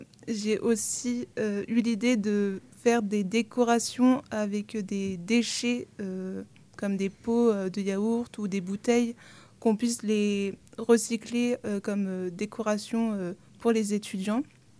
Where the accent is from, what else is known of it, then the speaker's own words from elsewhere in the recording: Lille, Hauts-de-France, France; now in Tours, France; Je viens même pas de Tours. Okay. Même pas de la région.